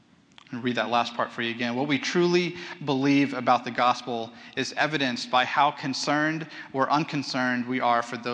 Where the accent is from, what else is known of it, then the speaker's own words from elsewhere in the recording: Houston, Texas, United States; I grew up in Houston, so I'm a fan of the Houston Texans.